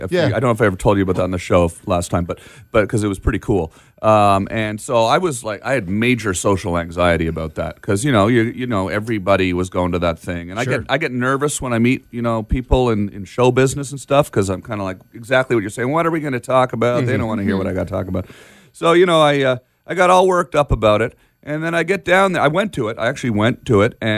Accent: Canada; I'm Canadian, but I'm cheering for the Golden Knights.

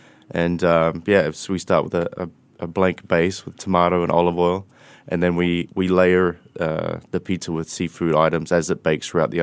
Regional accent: Australia; I think that's kind of stems from, like you said, being Australian. I had to have beetroot on my menu somewhere.

